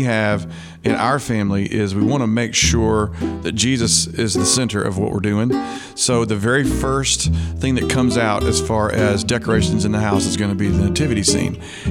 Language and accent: English; Alabama, United States; I grew up in Alabama.